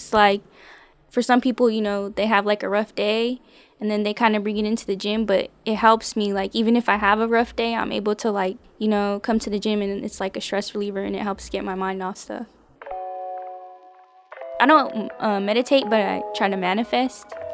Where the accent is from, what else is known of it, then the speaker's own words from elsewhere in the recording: California, United States; especially from where we come from, the East Bay.